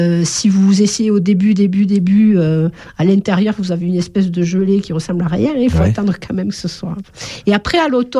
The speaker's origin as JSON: {"language": "French", "town": "Nîmes", "region": "Occitanie", "country": "France", "tie": "born there", "said": "je suis née à Nîmes. Donc, à Nîmes, dans le jardin de ma grand-mère, il y avait deux amandiers."}